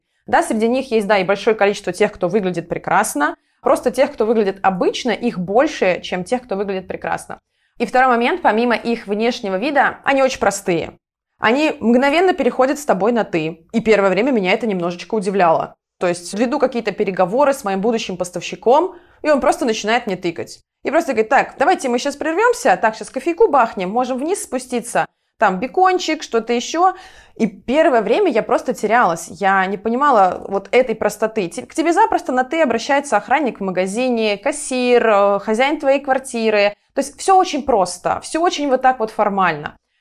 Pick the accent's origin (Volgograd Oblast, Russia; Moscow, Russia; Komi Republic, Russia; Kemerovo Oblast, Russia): Volgograd Oblast, Russia; Volgograd; moved away as an adult; Даже если ты живешь не в Москве, потому что мы переезжали из Волгограда.